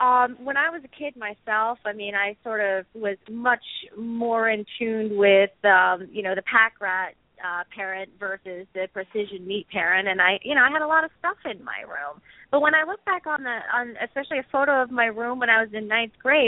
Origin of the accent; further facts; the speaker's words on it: Vermont, United States; now in Brooklyn, United States; Well, I grew up in Vermont, and I now live in Brooklyn, New York, in Bay Ridge.